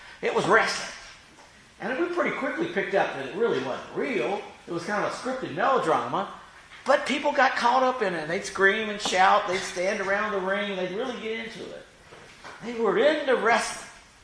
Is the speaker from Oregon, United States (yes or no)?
no; Roanoke, Virginia, United States; When I was growing up in Roanoke